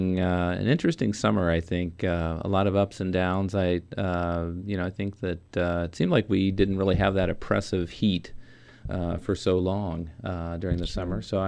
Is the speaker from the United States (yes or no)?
yes; Portsmouth, Ohio, United States; also born or lived in Chillicothe; I grew up in the Portsmouth area down on the Ohio River and spent a lot of time in Chillicothe as an adult and early part of my career.